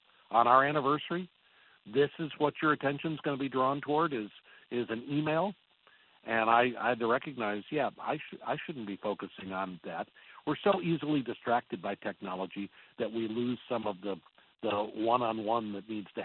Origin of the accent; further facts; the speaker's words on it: St. Louis, Missouri, United States; also born or lived in Edina, United States; I was born in Edina, and we lived there for a year and a half. And so we moved to St. Louis in the late 50s. So I didn't know much about Edina.